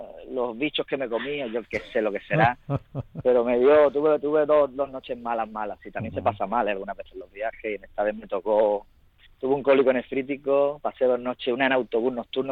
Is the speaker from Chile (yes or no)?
no; Málaga, Andalusia, Spain; Y mira que yo aguanto el calor, que soy de Málaga.